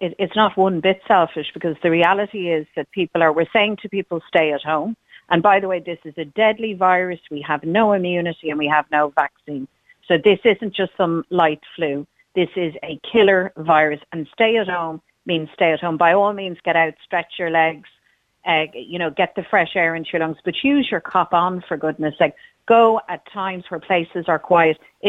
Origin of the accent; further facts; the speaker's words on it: Ireland; And a bit of fun and local story, because we're Irish, for God's sake.